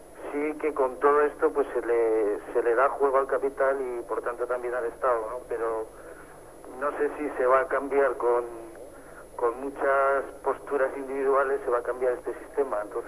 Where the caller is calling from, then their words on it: Huesca, Aragon, Spain; de Huesca.